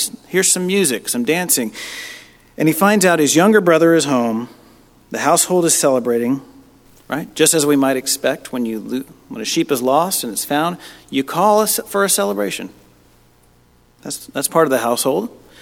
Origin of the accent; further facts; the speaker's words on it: Texas, United States; And I really used to strongly identify as a Texan, even though I didn't wear boots.